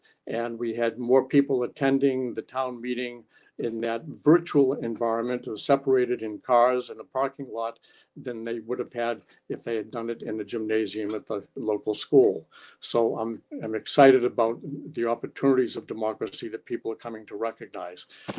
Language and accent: English; Holbrook, Massachusetts, United States; I grew up in Holbrook, Massachusetts, a suburb of Brockton and of Boston.